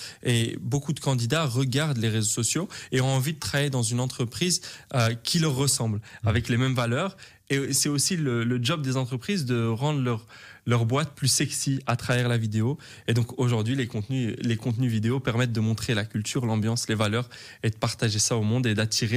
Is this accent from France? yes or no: no; Brussels, Belgium; j'ai 26 ans, je suis originaire de Bruxelles, ouais.